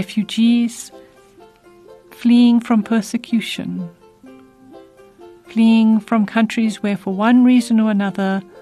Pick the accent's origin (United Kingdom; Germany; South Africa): South Africa; In a very real way, I might say I'm a South African, you might say I'm a South African, or I'm a Zulu, or I'm a Xhosa.